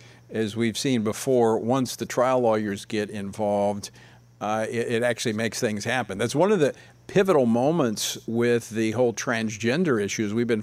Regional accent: Louisiana, United States; in my home state of Louisiana, we've been fighting the federal government.

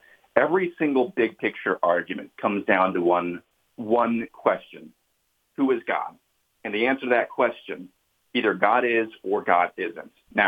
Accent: Iowa, United States; And just very briefly, a quick anecdote out of my home state of Iowa.

